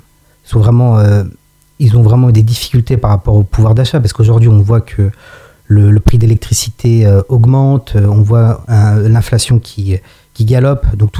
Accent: Aubergenville, Île-de-France, France; j'ai grandi à Aubergenville. Donc, Aubergenville, en fait, c'est là où j'ai été à l'école Reine Astrid. J'étais au collège Arthur Rimbaud. J'ai été au lycée Van Gogh.

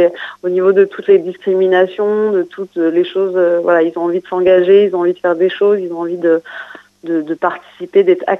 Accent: Normandy, France; Alors moi je suis normande

